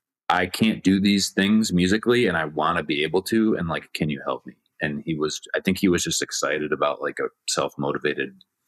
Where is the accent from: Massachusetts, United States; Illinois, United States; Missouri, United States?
Illinois, United States; Chicago; the thought of going to work for an opera company in Chicago, my hometown, which was exciting